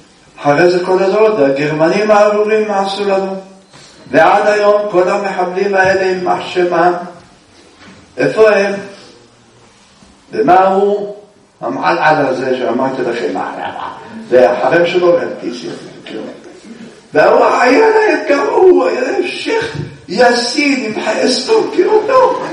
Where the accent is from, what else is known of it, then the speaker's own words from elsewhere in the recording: Jerusalem, Jerusalem District, Israel; אני ירושלמי ואני לא כך, לא עובר שם